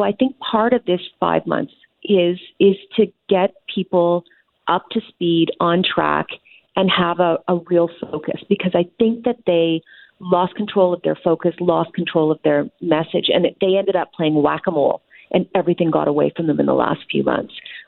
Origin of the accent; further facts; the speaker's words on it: Quebec, Canada; And I grew up in Quebec.